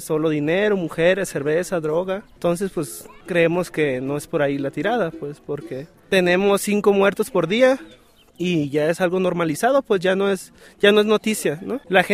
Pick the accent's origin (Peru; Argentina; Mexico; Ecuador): Mexico; Culiacán, Sinaloa; soy de Culiacán, Sinaloa.